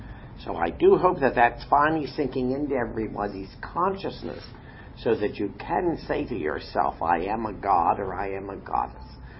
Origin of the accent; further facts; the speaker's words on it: Harrisburg, Pennsylvania, United States; I'm from Harrisburg, Pennsylvania.